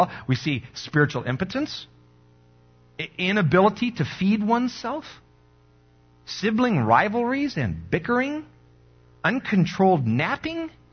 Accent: Iowa, United States; And, you know, I'm from Iowa. We don't jump around.

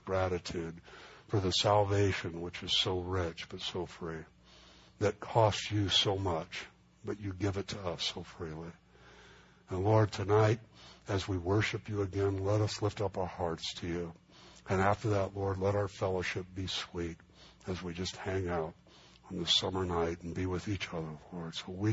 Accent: Los Angeles, California, United States; I grew up in East L.A.

